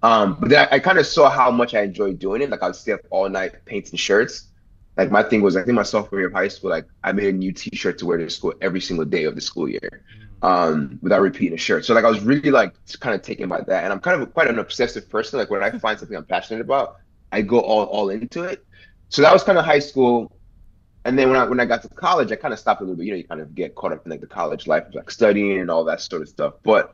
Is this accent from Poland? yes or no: no; Nigeria; so I was born and raised in Nigeria, right? So I grew up playing soccer, watching soccer.